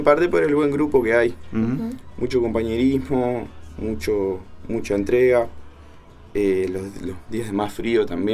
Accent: Juan Lacaze, Colonia, Uruguay; No, yo soy del interior de Colonia, de Juan Lacase.

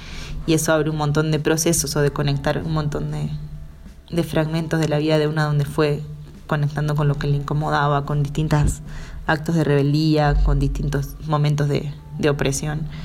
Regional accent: Durazno, Uruguay; also born or lived in Mexico; now in Montevideo, Uruguay; Soy mitad duraznense y mitad montevideana. Nací en Duraznos, ahí crecí y hace muchos años que vivo en Montevideo.

